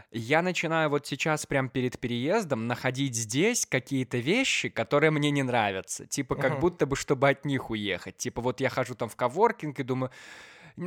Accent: Belarus; мы, белорусы, капец испорчены

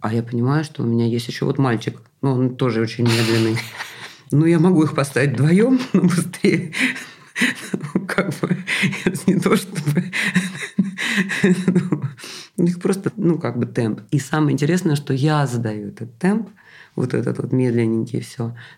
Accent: Saint Petersburg, Russia; я из Питера, и поэтому я еще в силу этого медленненькая такая.

